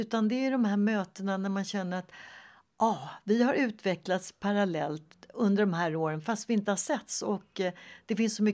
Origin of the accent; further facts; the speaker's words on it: Sweden; Jag har ju varit hemma i Sverige och vädret, ja, men det har ju varit varierande.